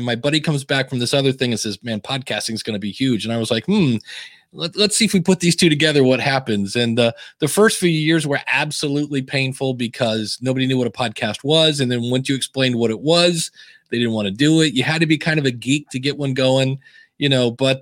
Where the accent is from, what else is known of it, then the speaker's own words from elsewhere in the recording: Akron, Ohio, United States; also born or lived in Cleveland; I moved from Akron to Cleveland, which is about 45 minutes north, and was there for about 8 years while I was married.